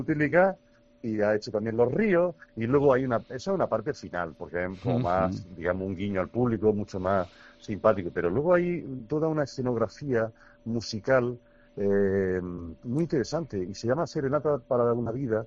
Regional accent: Granada, Andalusia, Spain; como granadinos que somos muy comprometidos con nuestra historia, nuestra tradición

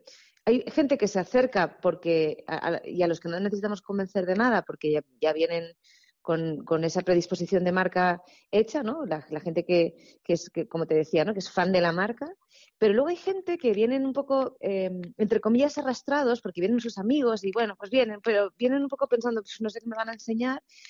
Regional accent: Segovia, Castile and León, Spain; pero ahora ya sí que yo, que soy de Segovia

